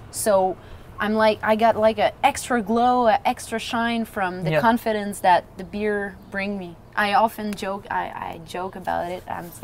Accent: Canada; accent: French Canadian; English is a second language; I don't speak like a French Canadian because it's lovely, but Americans don't want it.

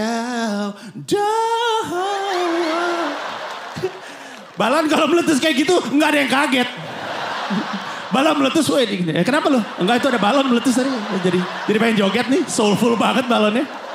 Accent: Singapore; born there; Gue lahir di Singapura.

